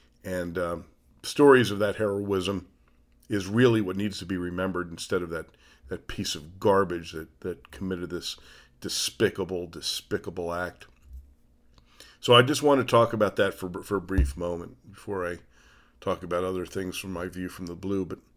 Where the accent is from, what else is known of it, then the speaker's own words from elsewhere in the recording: Las Vegas, Nevada, United States; As you know, probably, this is my hometown. Las Vegas is where I live.